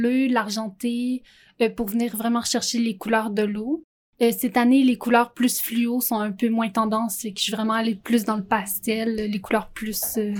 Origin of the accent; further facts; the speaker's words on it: Quebec, Canada; Dans le fond, je veux retourner dans la région d'où je viens.